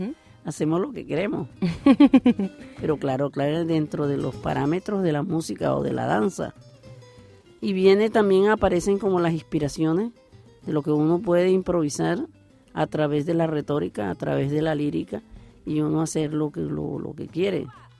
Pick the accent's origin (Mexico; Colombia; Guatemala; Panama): Colombia; Caribbean Region; Mi pueblo, Colombia, tiene muchas regiones. Tiene dos océanos, el Atlántico y el Pacífico. A su vez de que tiene, yo estoy en el área del Caribe